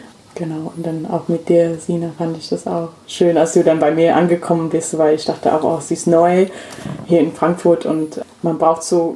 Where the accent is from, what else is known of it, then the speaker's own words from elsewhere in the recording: England, United Kingdom; German is a second language; now in Germany; genau, ich komme aus England. Ich bin British-Inderin. Eigentlich vor ein paar Wochen wurde ich auch eingebürgert. bin seit also ein Jahrzehnt hier in Deutschland